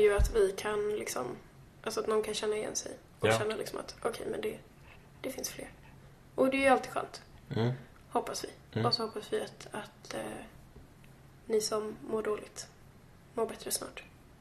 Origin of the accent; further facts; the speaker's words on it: Dalarna County, Sweden; accent: dalmål; försöka att inte prata så jättemycket dalmål som jag alltid gör.